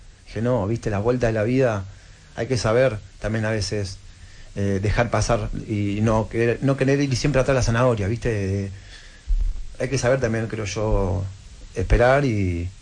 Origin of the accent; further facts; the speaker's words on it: La Plata, Buenos Aires Province, Argentina; also born or lived in Berisso; Iban a La Plata, donde somos nosotros, somos de Berisso y de La Plata.